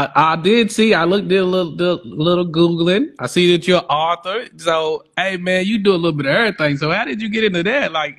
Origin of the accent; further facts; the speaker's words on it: Louisville, Kentucky, United States; Yeah, Louisville, Kentucky, Louisville.